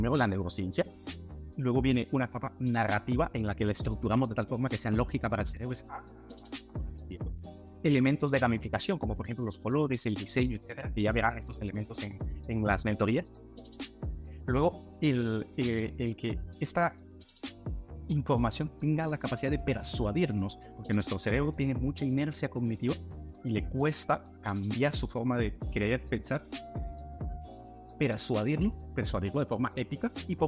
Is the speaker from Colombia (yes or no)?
no; Guatemala; born there; yo soy neurocirujano, ¿y por qué soy neurocirujano? Bueno, yo nací en Guatemala, y cuando era muy pequeño